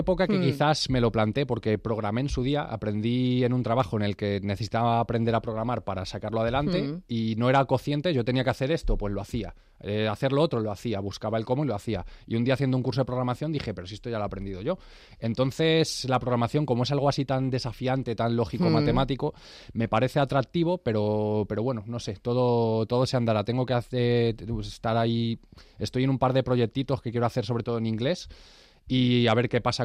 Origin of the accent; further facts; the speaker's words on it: Fuenlabrada, Community of Madrid, Spain; del de Fuenlabrada, del sur de Madrid. Siempre orgulloso de mi tierra, de mi equipo.